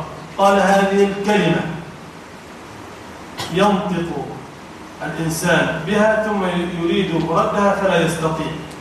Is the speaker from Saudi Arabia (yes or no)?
no; Egypt; او مثلا وقال ان عندنا في مصر ان فلان